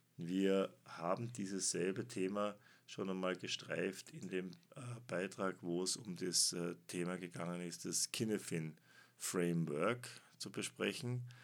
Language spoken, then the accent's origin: German; Austria; aber ich bin ein wenig verkühlt, wie man bei uns in Österreich sagt.